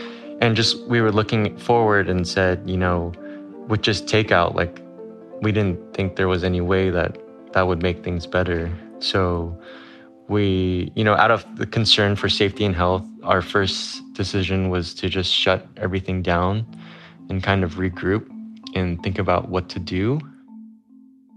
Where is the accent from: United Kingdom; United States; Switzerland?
United States; But, you know, at the same time, I grew up here in America, so we love the Western breakfast.